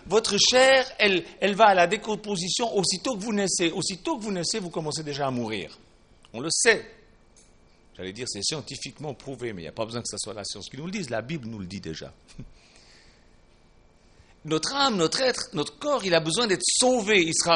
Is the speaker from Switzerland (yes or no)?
yes; Switzerland; Et je suis suisse et donc élevé dans un pays de douceur. La douceur c'est un fait là-bas.